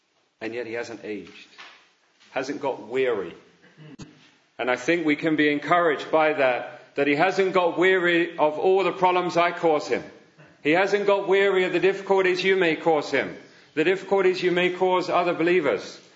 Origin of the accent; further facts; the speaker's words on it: London, United Kingdom; When I was growing up in London